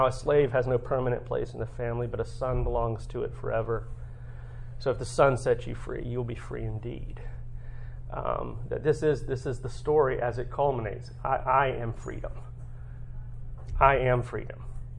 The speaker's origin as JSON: {"language": "English", "region": "Florida", "country": "United States", "said": "I'm from Florida. it's like Russia with alligators."}